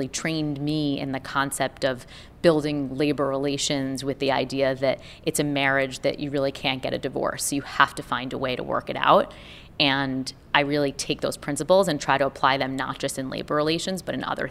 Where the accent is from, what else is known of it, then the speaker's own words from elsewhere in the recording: New York, United States; And I grew up in Brooklyn, which is a melting pot of people from different backgrounds.